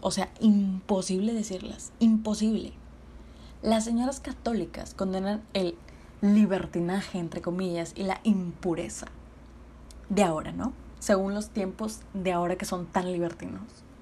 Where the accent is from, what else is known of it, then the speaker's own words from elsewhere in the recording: Mexico; ¿hace qué tanto las mujeres valemos como civiles mexicanas?